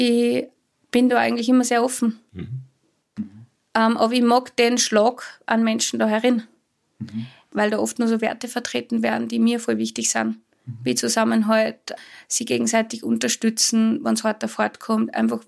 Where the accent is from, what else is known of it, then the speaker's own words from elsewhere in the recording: Schleißheim, Upper Austria, Austria; also born or lived in Lenzing; Ich komme ursprünglich aus Schleißheim bei Wels.